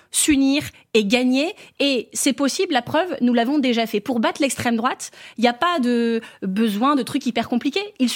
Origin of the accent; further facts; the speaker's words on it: Hauts-de-France, France; moi, je viens du bassin minier du Pas-de-Calais.